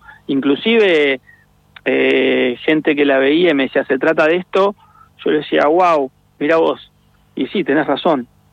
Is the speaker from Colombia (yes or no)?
no; Argentina; Bueno, somos argentinos, ¿no?